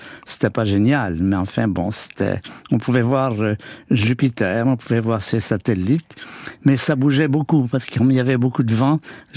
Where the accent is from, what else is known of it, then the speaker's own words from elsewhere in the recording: Quebec, Canada; Au Québec, près de Montréal, ouais. Un endroit qui s'appelle le lac Saint-Louis.